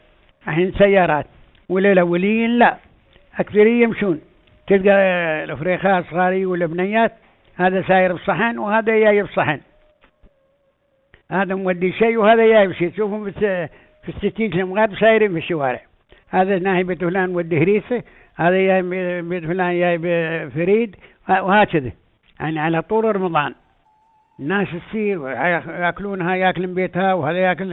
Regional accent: United Arab Emirates; يعني هاي عادات عندنا في الامارات، يعني كل دولة الامارات من قديما

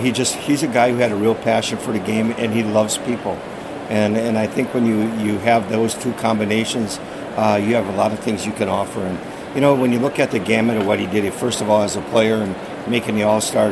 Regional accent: Wisconsin, United States; I'm born and raised in Wisconsin. I played my career here in Milwaukee.

